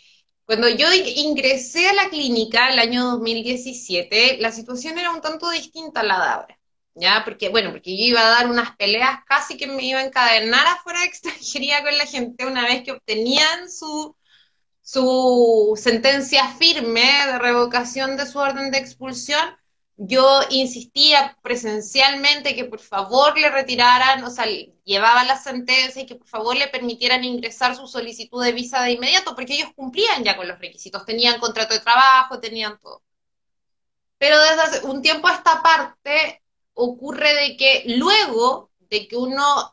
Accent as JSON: {"language": "Spanish", "country": "Chile", "said": "son los mismos derechos que tenemos nosotros, chilenos, que habitamos este territorio nacional"}